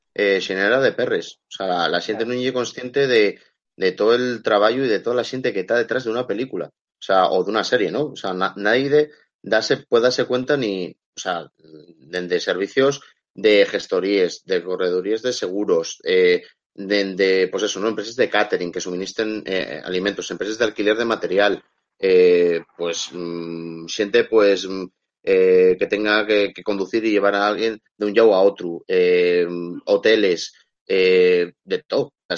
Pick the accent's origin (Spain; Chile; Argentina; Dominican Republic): Spain; Langreo, Asturias; yo soy, por ejemplo, de Llangreu, no puedo pretender falar asturiano igual que uno que lleve, pues eso, ¿no?